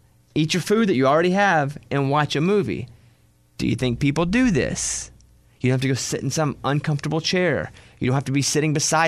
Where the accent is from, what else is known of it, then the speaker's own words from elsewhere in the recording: Arkansas, United States; And for me, it's tough because I grew up in Arkansas.